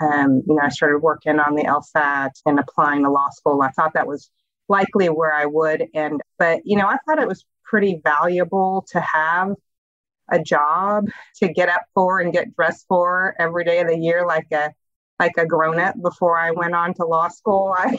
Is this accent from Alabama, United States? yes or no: no; El Paso, Texas, United States; So I grew up in El Paso, other side of the state from where I practiced law. I grew up in a big family, youngest of five kids.